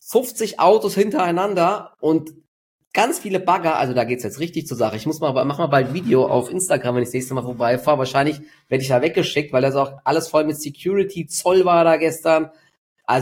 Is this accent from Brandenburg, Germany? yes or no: no; Dietzenbach, Hesse, Germany; in meiner Heimatstadt in Dietzenbach